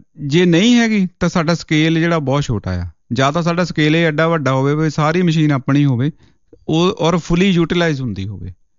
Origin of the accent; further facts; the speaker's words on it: Punjab, India; moved away; ਇਹ ਸਾਰੇ ਅਸੀਂ ਪੰਜਾਬ ਵਾਲੇ ਬਹੁਤ ਪਿੱਛੇ ਰਹਿ ਚੁੱਕੇ ਹਾਂ ਪੰਜਾਬ ਦੀ ਖੇਤੀ। ਬਾਹਰ ਆ ਕੇ ਦੇਖੋ, ਇੱਥੇ ਦੇਖੋ ਕਿੱਦਾਂ ਹੋ ਰਹੇ ਨੇ।